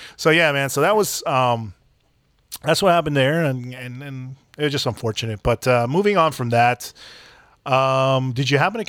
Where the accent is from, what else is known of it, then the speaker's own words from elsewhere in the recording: Bogota, Bogotá Capital District, Colombia; now in United States; So for a little bit of background, I was born here in the United States. My family is from Colombia, but I grew up in Colombia. I grew up in Bogota, Colombia.